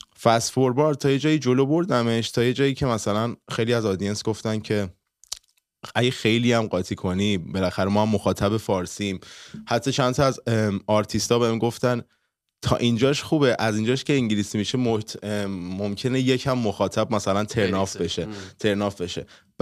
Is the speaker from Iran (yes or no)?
yes; Iran; دوست دارم آرتیست ایرانی باشم که با زبون اینترنشنال فعالیت میکنه ولی اون پرچمه رو بالا ببرم که من ایرانیم